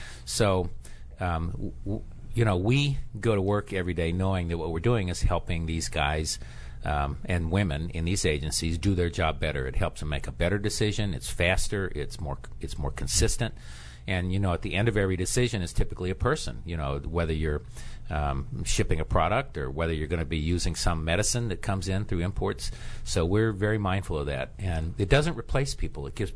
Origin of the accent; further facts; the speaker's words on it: Orlando, Florida, United States; I grew up in Orlando. My parents had moved down from Baltimore. My father was in the space program. My mother was from Virginia.